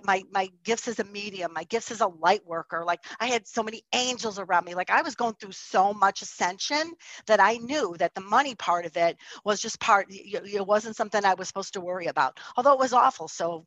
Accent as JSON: {"language": "English", "town": "Chicago", "region": "Illinois", "country": "United States", "said": "So I'm from Chicago. So when I go to court, I put a suit on."}